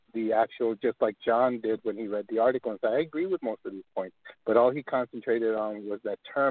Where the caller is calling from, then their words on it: El Paso, Texas, United States; I'm calling from El Paso, Texas